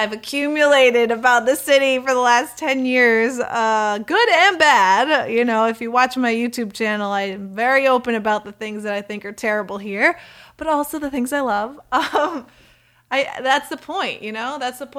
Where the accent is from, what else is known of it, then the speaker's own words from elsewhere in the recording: New York, United States; It's tricky because I grew up in New York State.